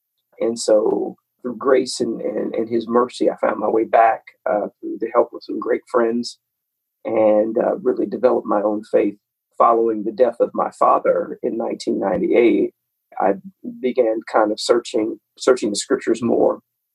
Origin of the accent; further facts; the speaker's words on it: Decatur, Illinois, United States; now in Atlanta, United States; Born and raised in Decatur, Illinois.